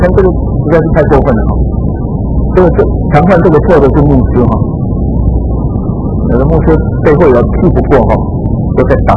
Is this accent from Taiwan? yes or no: yes; Taiwan; 啊，这个我们台湾人很欣赏这个